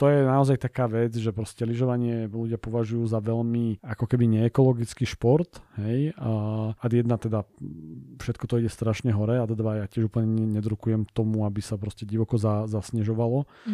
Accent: Bratislava, Bratislava Region, Slovakia; Nie, ja som z Bratislavy, ale otec je z Oravy.

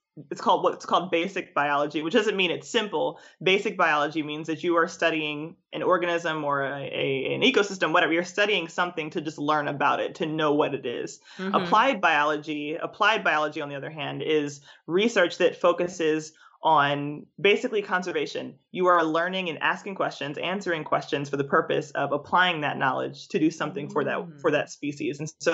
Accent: Philadelphia, Pennsylvania, United States; And where I lived in Philadelphia, there was really not much wildlife

